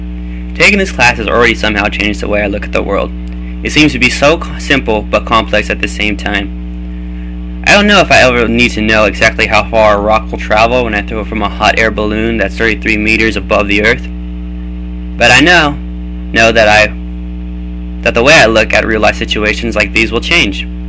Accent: Salinas, California, United States; also born or lived in Santa Cruz / Watsonville; I am from Salinas, California. I was originally born in Santa Cruz and I lived in Watsonville for a little bit after that. For most of my life, I've lived in Salinas, so I call it my hometown.

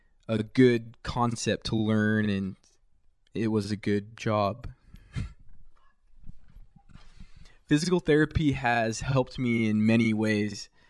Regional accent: Visalia, California, United States; First off, I was born and raised in Visalia between Fresno and Bakersfield. Most people don't really know where it's at.

